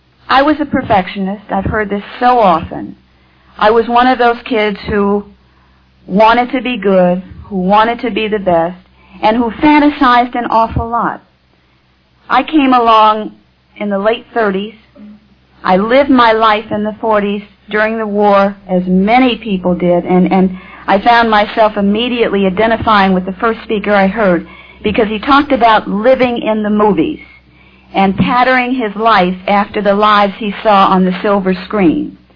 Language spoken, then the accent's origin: English; Midwest, United States; born there; I was born in the Midwest.